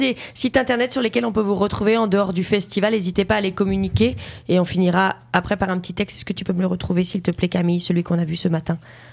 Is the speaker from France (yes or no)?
yes; France